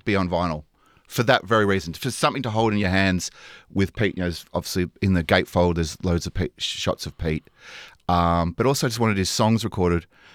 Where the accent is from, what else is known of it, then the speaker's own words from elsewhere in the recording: Australian Capital Territory, Australia; He was from Scullin Primary. I was from Hawker Primary. We had a similar family structure with big brothers and big sisters.